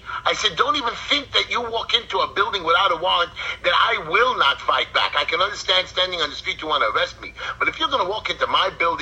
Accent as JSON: {"language": "English", "country": "United States", "said": "I'm proud of my great country. And I will continue, because I'm an American, I'm a Jew"}